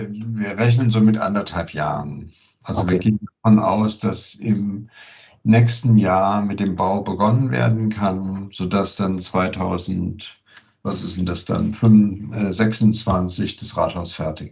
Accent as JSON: {"language": "German", "town": "Frankfurt", "region": "Hesse", "country": "Germany", "said": "Naja, ich bin Frankfurter."}